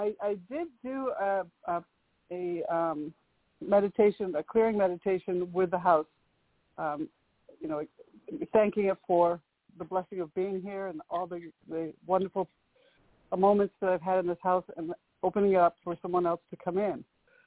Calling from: Conyers, Georgia, United States; I'm calling from Conyers.

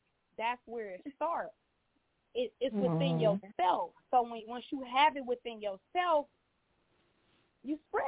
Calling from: Cleveland, Ohio, United States; I'm calling from Cleveland.

